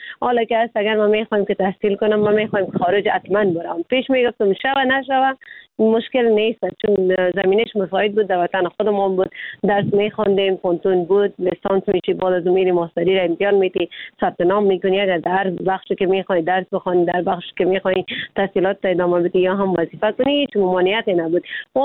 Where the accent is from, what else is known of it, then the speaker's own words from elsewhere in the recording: Afghanistan; چون ما خود ما افغان هستیم